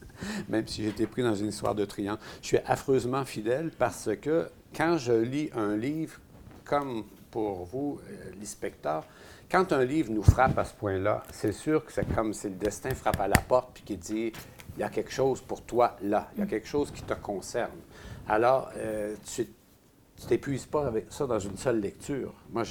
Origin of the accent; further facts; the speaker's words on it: Quebec, Canada; Je suis né au Québec, dans une maison sans lit, j'ai grandi dans le bois